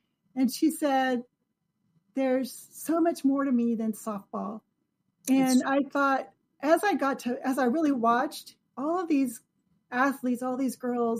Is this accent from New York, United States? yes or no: no; Enid, Oklahoma, United States; I'm also from Enid, Oklahoma.